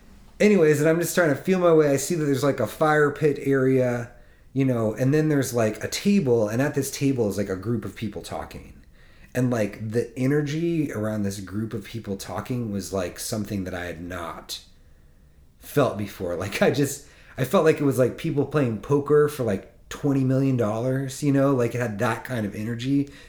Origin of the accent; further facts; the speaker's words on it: Iowa, United States; Like, I'm from Iowa. Tom Arnold's from Iowa.